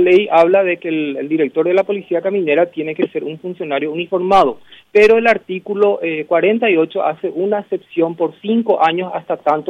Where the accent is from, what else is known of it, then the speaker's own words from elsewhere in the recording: San Lorenzo, Central, Paraguay; Soy de San Lorenzo, ¿verdad? Criado y malcriado ahí.